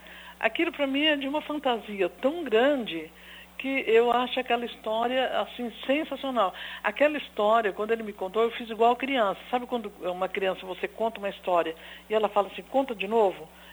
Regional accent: Mandaguaçu, Paraná, Brazil; como eu sou da região, eu nasci aqui em Mandaguaçu, né? Então, e eu tenho 68 anos, então eu sou, digamos assim, uma pioneira dos tempos, assim, de quando aqui ainda existia mato e tudo mais.

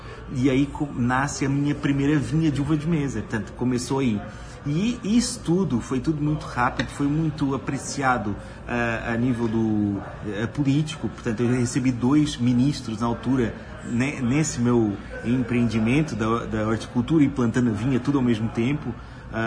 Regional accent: Maringá, Paraná, Brazil; now in Portugal; nós quatro nascemos aqui em Maringá. E certo. Nós agora, depois de Maringá, fomos viver para Portugal. Então eu costumo sempre dizer com muito orgulho que sou maringaense

